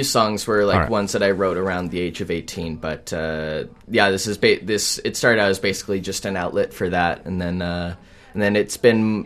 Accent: Calgary, Alberta, Canada; Well, I'm from Calgary

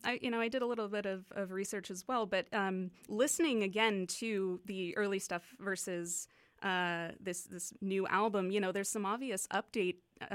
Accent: Calgary, Alberta, Canada; I grew up in Calgary

